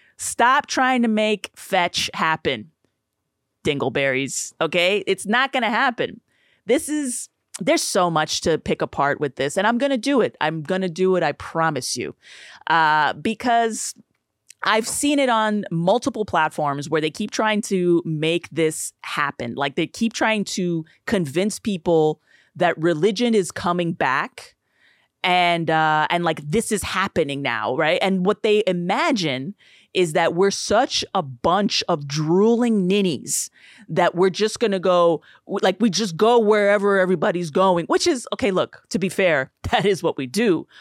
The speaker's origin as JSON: {"language": "English", "town": "New York City", "region": "New York", "country": "United States", "said": "because I come from New York City"}